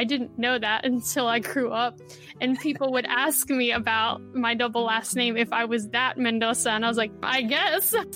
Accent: Río Piedras, Puerto Rico; I am born and bred in Puerto Rico. My entire family, both my mom's side and my dad's side of the family, are from Puerto Rico. I was born in the Rio Piedras area, so that's around San Juan, the capital of the island.

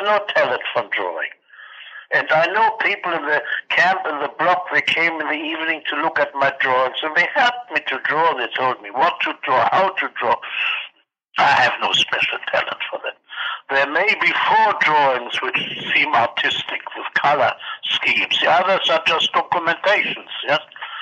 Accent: Berlin, Germany; born or raised there; also born or lived in Stettin / Beuthen

